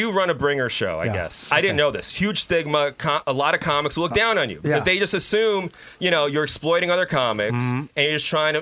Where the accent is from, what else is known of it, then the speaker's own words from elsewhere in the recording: New York City, New York, United States; I grew up in the South Bronx. I was the only white kid in my whole neighborhood.